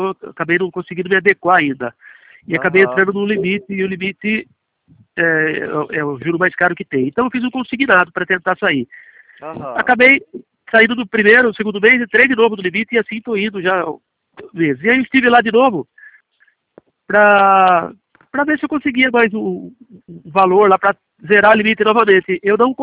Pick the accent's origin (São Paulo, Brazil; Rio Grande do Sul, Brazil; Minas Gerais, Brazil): São Paulo, Brazil; Porto Feliz; E a minha agência é em Porto Feliz, eu sou de Porto Feliz.